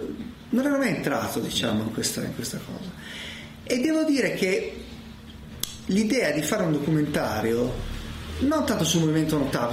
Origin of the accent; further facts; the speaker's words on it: Turin, Piedmont, Italy; Vivo a Torino, sono cresciuto a Torino